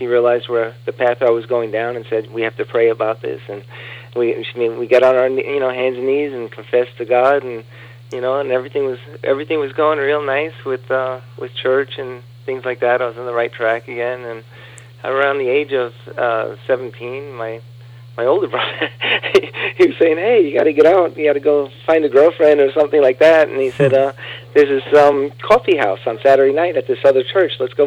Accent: Queens, New York, United States; born there; I was born in Queens, New York, November of 1964.

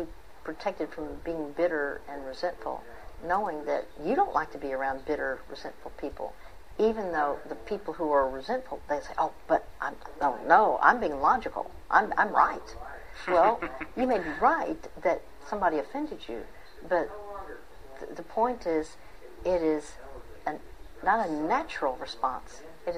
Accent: Dallas, Texas, United States; Typically, it's I'm from Dallas. Dallas time or central zone is 11 p.m. to 1 a.m.

